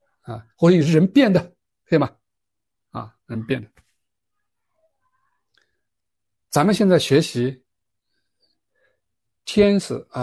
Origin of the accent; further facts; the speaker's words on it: China; 我们中国人读书都说要知天知天，对吧？